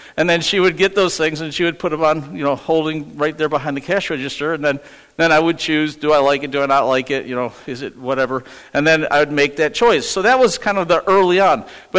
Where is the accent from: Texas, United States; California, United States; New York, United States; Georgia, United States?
New York, United States; when I grew up in Western New York, we had no AC in the house